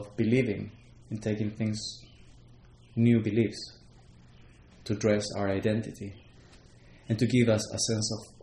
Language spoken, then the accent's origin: English; Chile; I was raised Catholic in Chile